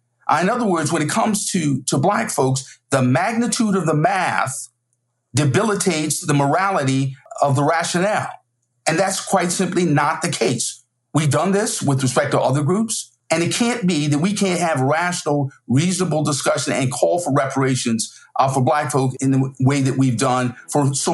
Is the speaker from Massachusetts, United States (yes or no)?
no; South Carolina, United States; We're both from South Carolina. We're both graduates of Yale Law School. We both teach at Harvard.